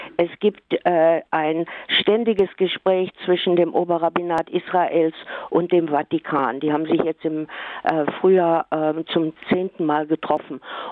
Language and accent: German; West Germany, Germany; ich komme ja aus dem Westen